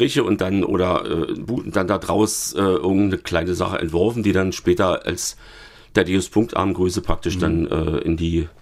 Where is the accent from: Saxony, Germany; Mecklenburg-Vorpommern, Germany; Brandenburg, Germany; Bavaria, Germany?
Saxony, Germany; Freiberg; born there; Freiberg geboren und dann mehrere Stationen durchlaufen.